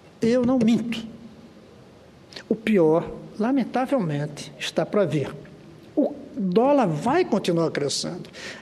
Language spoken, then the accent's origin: Portuguese; Northeast Region, Brazil; Eu, como nordestino, adoro tapioca.